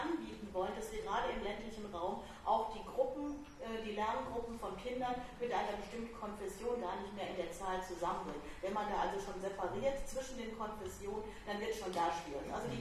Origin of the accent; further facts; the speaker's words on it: Paderborn, North Rhine-Westphalia, Germany; ich komme selbst aus Paderborn